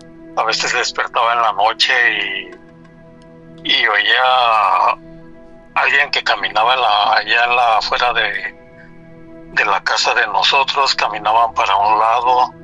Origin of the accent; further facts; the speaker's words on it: Guanajuato, Mexico; Yo soy de Guanajuato.